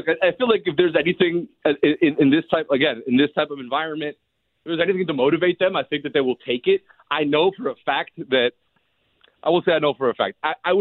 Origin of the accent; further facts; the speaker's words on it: Miami, Florida, United States; So I expect all the Inter-Miami fans, all my hometown boys, all you guys over there